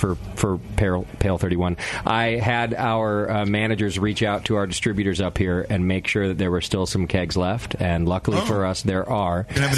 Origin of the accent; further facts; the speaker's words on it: United States; because I'm American and it's great to blame other countries for things